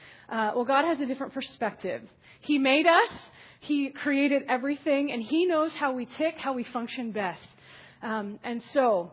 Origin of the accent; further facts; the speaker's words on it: Nebraska, United States; So I'm from Nebraska.